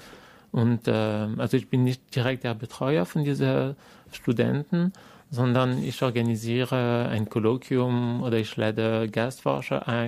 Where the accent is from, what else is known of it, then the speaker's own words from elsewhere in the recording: France; now in Austria; also versuche ich als Franzose in Österreich zu haben